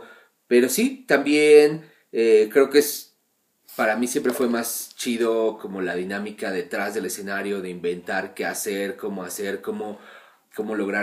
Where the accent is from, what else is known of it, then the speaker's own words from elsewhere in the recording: Mexico City, Mexico; tengo 35 años, soy de la Ciudad de México